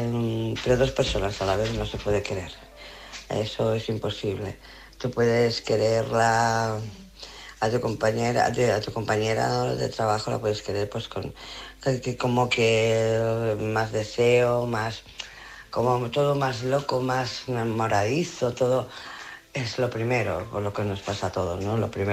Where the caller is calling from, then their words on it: Barcelona, Catalonia, Spain; de Barcelona.